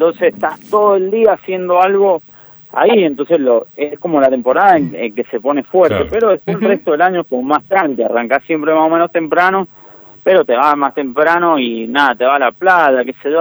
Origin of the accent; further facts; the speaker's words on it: San Juan, Argentina; y yo soy de San Juan, que es seco, entonces es lindo el invierno.